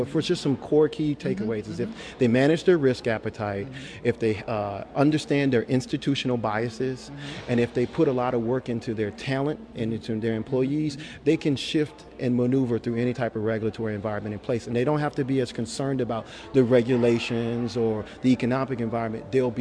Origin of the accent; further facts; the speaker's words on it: New Orleans, Louisiana, United States; I'm from New Orleans, Louisiana, okay?